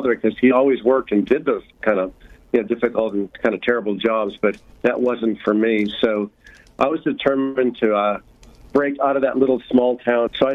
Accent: Washington, United States; Well, I came originally from Washington State, a tiny town on the Great Peninsula known for lumber products.

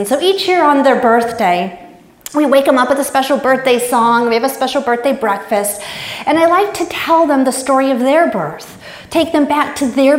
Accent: Chicago, Illinois, United States; born there; I was born on December 12th. In Chicago, Illinois.

